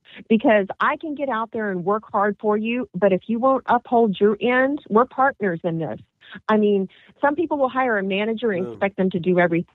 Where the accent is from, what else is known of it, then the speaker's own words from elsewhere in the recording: Texas, United States; I grew up in South Texas, San Antonio area, outside of San Antonio in the country, on a quarter horse ranch.